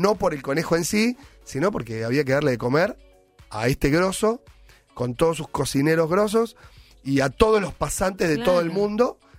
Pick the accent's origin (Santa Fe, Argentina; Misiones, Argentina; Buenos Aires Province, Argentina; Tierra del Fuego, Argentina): Buenos Aires Province, Argentina; Temperley; now in Buenos Aires, Argentina; Si bien hace años que vivo en Capital, nací en Temperley. Entonces soy un pibe de barrio, Temperley callejero.